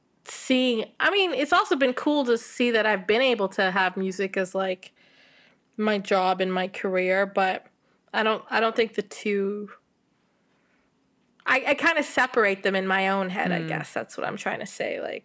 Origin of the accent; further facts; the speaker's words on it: Canada; also born or lived in Kenya / Switzerland; I was born in Kenya, and then I lived in Switzerland until I was six before coming to Canada.